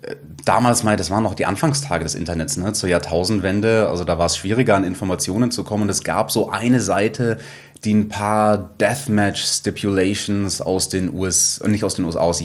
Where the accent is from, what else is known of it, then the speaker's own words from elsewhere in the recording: Munich, Bavaria, Germany; born there; Ja, ich bin in München geboren